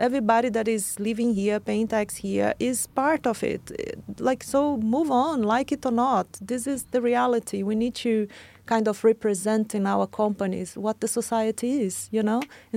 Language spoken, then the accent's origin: English; Brazil; now in Norway; I'm from Brazil, I'm not going to be competing with Norwegian from same.